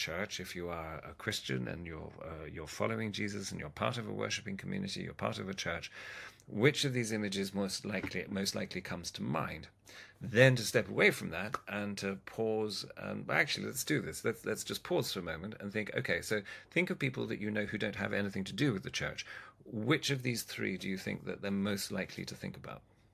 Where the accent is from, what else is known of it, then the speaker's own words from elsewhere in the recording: Oxford, South East England, United Kingdom; I grew up in Headington, just outside Oxford